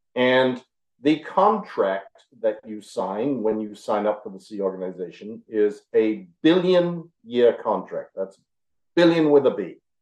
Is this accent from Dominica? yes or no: no; Adelaide, South Australia, Australia; Maybe a dozen. It was very, very small.